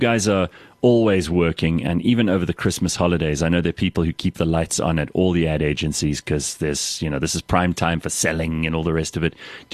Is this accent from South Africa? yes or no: yes; South Africa; those things about being South African that make us good, bad, and ugly, and coming to terms with those things